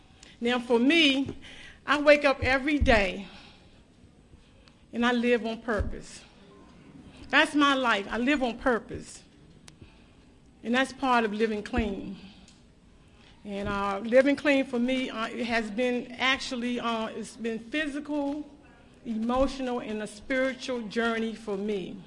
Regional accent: Washington, District of Columbia, United States; I'm an addict from Washington, D.C.

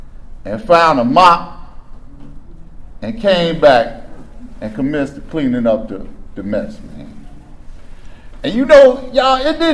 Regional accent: Chicago, Illinois, United States; also born or lived in Fort Washington, Maryland; I'm from Chicago originally. Moved to D.C. in 94, moved to Maryland, I'm sorry, Fort Washington, Maryland in 94. I lived here from 94 to 04.

